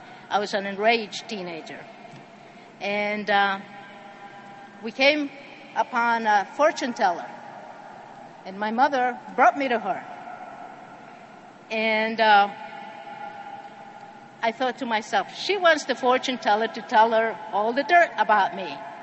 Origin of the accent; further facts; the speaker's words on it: El Salvador; moved away; the Spanish meeting at the beginning because I found all the middle-aged men with all the attitudes that I came running away from El Salvador.